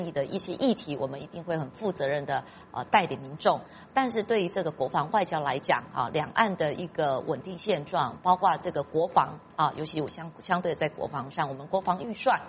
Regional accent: Taiwan; 现在我们台湾人民的主流民意

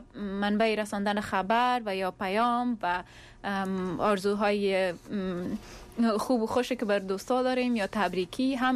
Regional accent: Afghanistan; moved away; از وقت که ما از افغانستان آمدیم اینجا

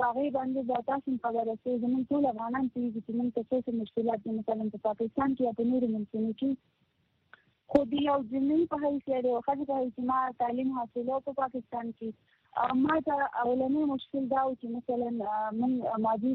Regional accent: Nangarhar, Afghanistan; also born or lived in Pakistan; now in Kabul, Afghanistan; زه د ننګرهار ولایت یم او په پلان په کابل کې یم،

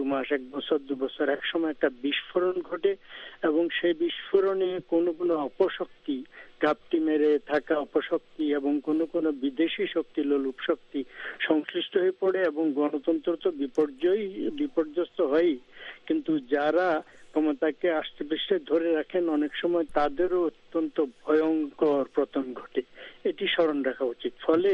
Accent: Bangladesh; যেহেতু আমি বাংলাদেশি, প্রাণ পড়ে থাকে দেশে

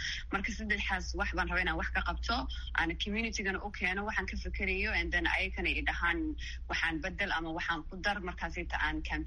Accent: United States; Annaka Maraykan baan deganahay, Maraykan baan joognay 23 sano, halkan baan wax ku bartay, halkan baan ku koray

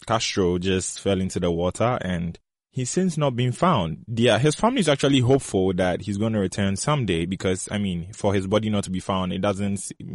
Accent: Ghana; I'm Ghanaian, and she just went Ghanaian on the Ghanaian.

